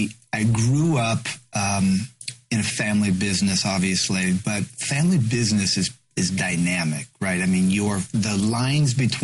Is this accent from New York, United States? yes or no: no; Sonoma, California, United States; I was born and raised in Sonoma Valley